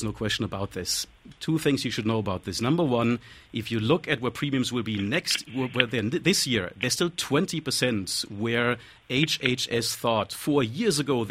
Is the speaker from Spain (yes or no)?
no; Germany; English is a second language; moved away as an adult; twice as much as in my home country, Germany, where the care, frankly, is better.